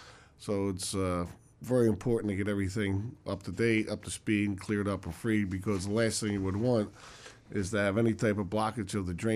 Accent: Philadelphia, Pennsylvania, United States; I grew up in Philadelphia.

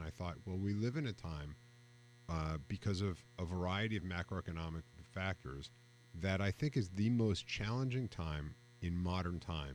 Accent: Yonkers, New York, United States; Yeah, look, I grew up in Yonkers, about a mile from the track.

